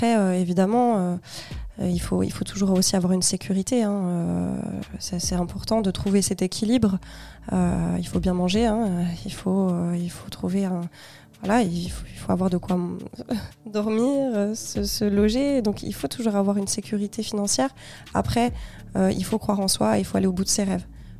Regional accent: Paris, Île-de-France, France; also born or lived in Jura; moi je viens du Jura. Je suis originaire du Jura. Et... je suis arrivée à Paris à 4 ans

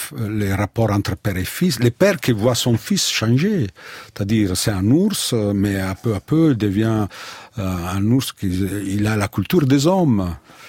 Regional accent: Italy; French is a second language

